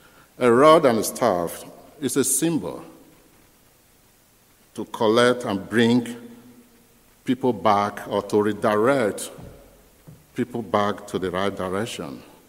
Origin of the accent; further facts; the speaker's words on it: South, Nigeria; English is a second language; When I was growing up in Nigeria, I came from the southern part of Nigeria, the south. We are farmers.